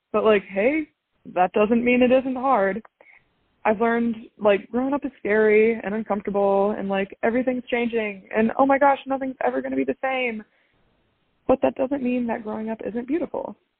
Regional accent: Southern United States, United States; Growing up in the Bible Belt, I didn't really have the best experiences with faith and church.

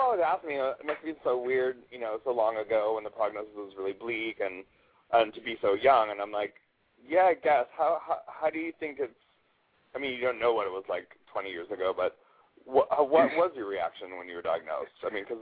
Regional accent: Bellevue, Washington, United States; Cool. I'm from Bellevue.

